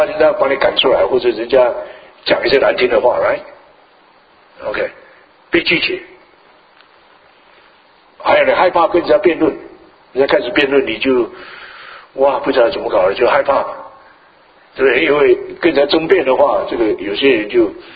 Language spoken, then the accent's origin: Chinese; China; 特别我们中国人都是很棒的